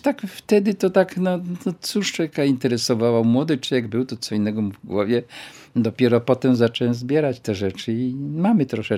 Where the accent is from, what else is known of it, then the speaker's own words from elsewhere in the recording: Krynica-Zdrój, Lesser Poland, Poland; born there; No, ja się urodziłem prawie że na deptaku, więc...